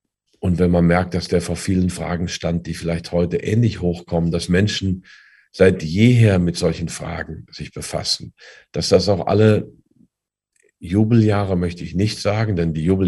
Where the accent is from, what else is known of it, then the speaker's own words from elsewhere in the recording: North Rhine-Westphalia, Germany; dann werden Sie auch Malle in der Birne, wie man bei uns im Sauerland so schön sagt.